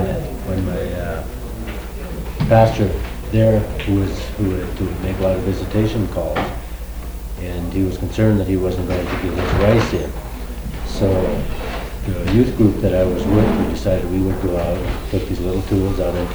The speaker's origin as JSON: {"language": "English", "region": "New Jersey", "country": "United States", "said": "I'm from New Jersey."}